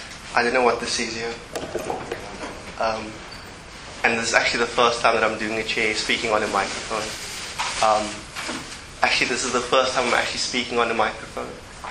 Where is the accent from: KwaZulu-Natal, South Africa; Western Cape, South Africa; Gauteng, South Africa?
Western Cape, South Africa; Cape Town; now in London, United Kingdom; I'm actually from Cape Town, South Africa. I've been in London for about 6 years now.